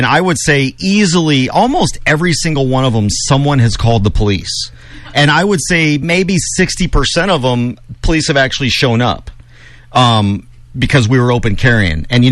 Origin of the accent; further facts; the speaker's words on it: Texas, United States; No, I'm Texan.